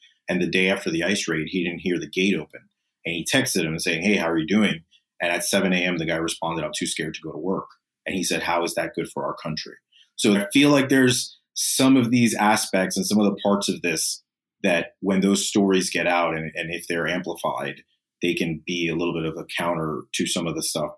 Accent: New York, United States; as a New Yorker and like having this affinity for New Jersey

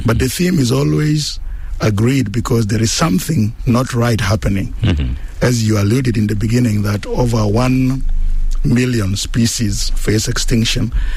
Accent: Juba, Central Equatoria, South Sudan; also born or lived in Torit; Oh, I'm a native of Juba, though I'm originally from Torit, but I grew up in Juba.

